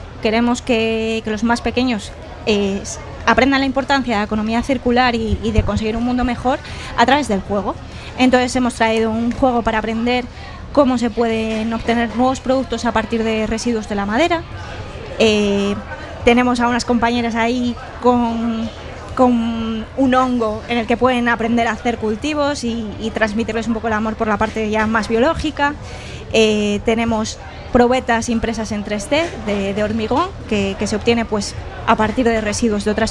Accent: León, Castile and León, Spain; now in A Coruña, Spain; yo vine hace 5 años por trabajo. Trabajaba por una empresa de aquí de Coruña, pero trabajaba en la delegación de León, de donde soy.

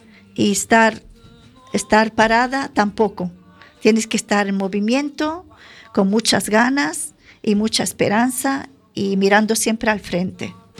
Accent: Syria; born there; Spanish is a second language; manda saludos a Suría, a la tierra donde yo nací.

